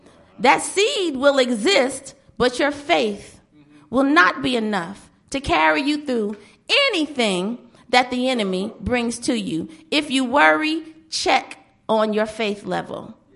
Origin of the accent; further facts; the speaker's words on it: Charleston, South Carolina, United States; But lo and behold, my first case was in the magistrate's court of North Charleston. We're from Charleston, South Carolina.